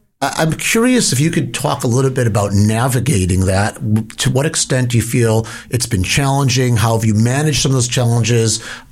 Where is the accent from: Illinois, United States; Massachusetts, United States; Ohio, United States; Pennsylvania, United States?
Illinois, United States; Chicago; As an out-of-towner as well, growing up in Chicago